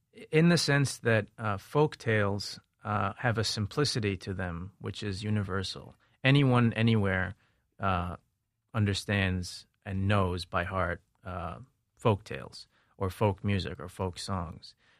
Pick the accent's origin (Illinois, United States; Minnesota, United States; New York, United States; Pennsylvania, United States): New York, United States; New York City; Although I grew up in New York City, I'm from East 4th Street. My father's from Kashmir.